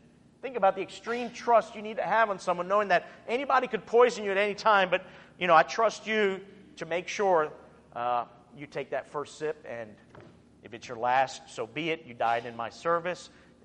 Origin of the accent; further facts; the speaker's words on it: United States; born there; My parents are Cuban. They were born and raised there. I was born here in the United States.